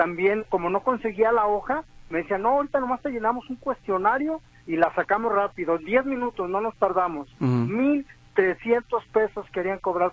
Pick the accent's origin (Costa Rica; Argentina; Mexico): Mexico; Fíjate, como buen mexicano dejé al último para lo de la foto ahí en lo de la visa